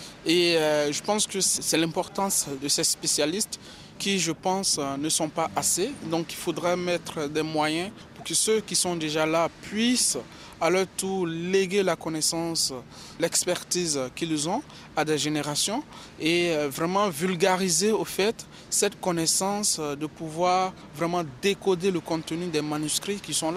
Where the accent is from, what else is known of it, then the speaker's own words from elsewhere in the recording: Mali; Moi, en tant que Malien lambda